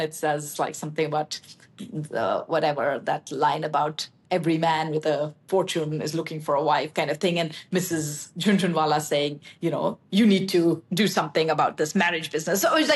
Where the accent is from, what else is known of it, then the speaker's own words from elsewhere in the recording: India; so I grew up in India. So we read a lot of British writers usually.